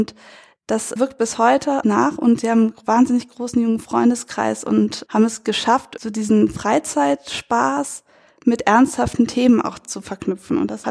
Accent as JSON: {"language": "German", "region": "North Rhine-Westphalia", "country": "Germany", "said": "Ich komme ja aus dem Rheinland, also genau dem Niederrhein"}